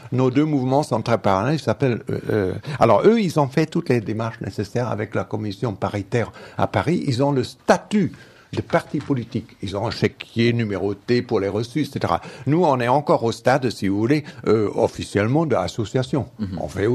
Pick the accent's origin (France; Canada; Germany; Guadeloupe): Germany; Je peux le dire, je suis allemand, alors c'est vrai.